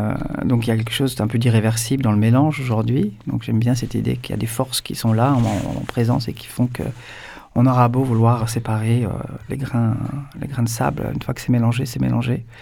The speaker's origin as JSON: {"language": "French", "town": "Marseille", "region": "Provence-Alpes-Côte d'Azur", "country": "France", "said": "moi, en tant que Marseillais, donc français, je dialogue avec les artistes cubains"}